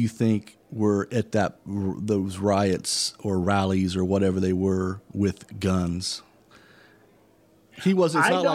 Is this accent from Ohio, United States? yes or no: yes; Highland, Ohio, United States; if I had heard that things like that were going off in my hometown of Highland, Ohio, and my mother's house, my brother lives there.